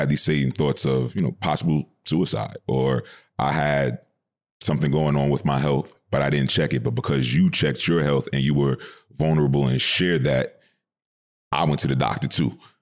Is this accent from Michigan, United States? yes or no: no; New York, United States